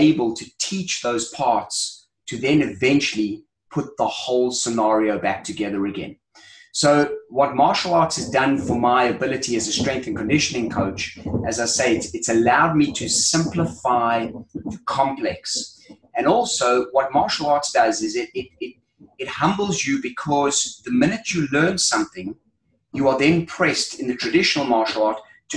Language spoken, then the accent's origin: English; South Africa; I, as a South African